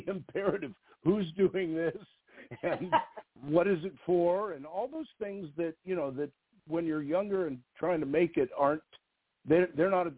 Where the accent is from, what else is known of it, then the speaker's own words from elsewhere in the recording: Los Angeles, California, United States; also born or lived in Seattle; I was born in Seattle, Washington, and my family moved to Los Angeles when I was about 6 and a half years old. So I was brought up in L.A., but I'm a Seattle boy.